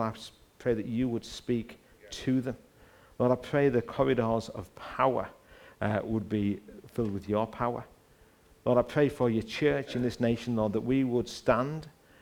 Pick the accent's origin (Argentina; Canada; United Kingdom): United Kingdom; England; I am English.